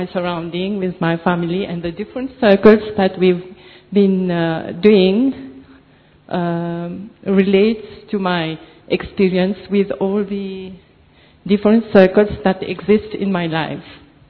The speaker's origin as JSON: {"language": "English", "country": "Mauritius", "said": "from Mauritius."}